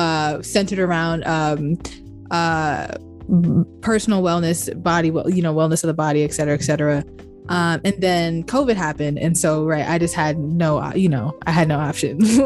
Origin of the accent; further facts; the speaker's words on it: Baltimore, Maryland, United States; And I grew up in Baltimore, Maryland. So in Maryland, lacrosse is a big thing.